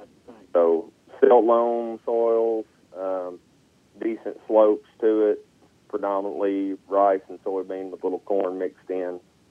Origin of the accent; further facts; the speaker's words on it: Carlisle, Arkansas, United States; And I grew up in Carlisle on a rice and soybean farm, and I'm back living there now and tromping up and down the entire state.